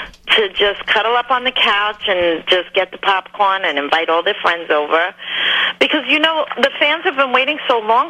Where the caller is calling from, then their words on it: New York, United States; New York.